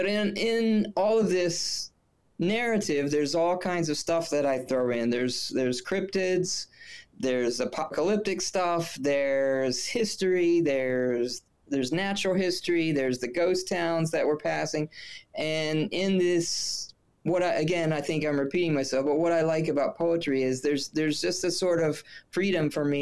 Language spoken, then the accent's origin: English; West Virginia, United States; A lot of my fiction is set in my home state of West Virginia, although I have a lot of fiction which I've finished and looking for publishers that's not about West Virginia and Appalachia.